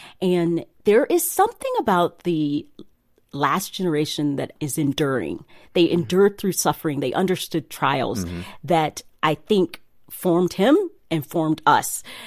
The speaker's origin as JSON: {"language": "English", "country": "United States", "tie": "born or raised there", "said": "grew up in a really loving home. I went to a Christian home, and my father experienced a lot of racism growing up in Tennessee."}